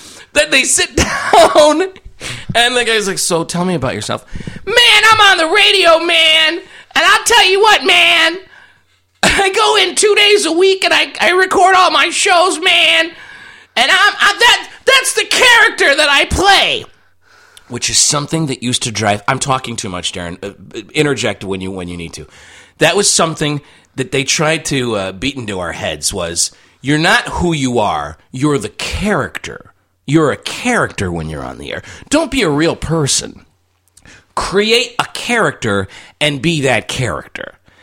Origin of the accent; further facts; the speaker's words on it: Chicago, Illinois, United States; I never mention that I'm from Chicago. I never bring it up.